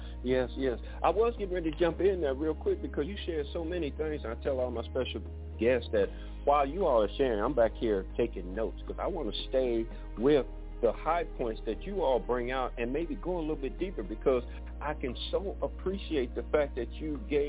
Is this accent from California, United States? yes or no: no; Detroit, Michigan, United States; I'm an Air Force veteran. I grew up in Detroit, so I know about military tactics.